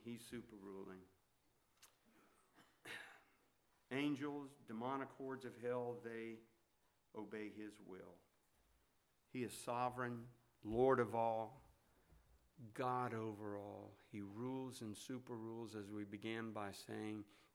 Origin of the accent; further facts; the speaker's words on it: Plant City, Florida, United States; I grew up in Plant City, Florida. It's a lot smaller than it is now.